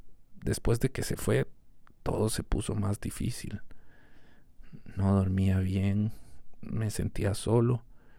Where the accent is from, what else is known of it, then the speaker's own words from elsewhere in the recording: Costa Rica; Nosotros somos de Costa Rica, pero la mayoría de los otros trabajadores eran de Nicaragua.